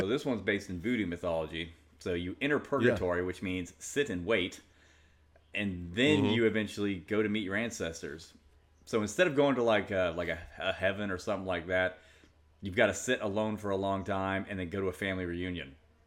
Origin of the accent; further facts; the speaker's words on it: Kansas, United States; Because I grew up in Kansas, but I've heard of this before, but it's not anywhere near where I grew up.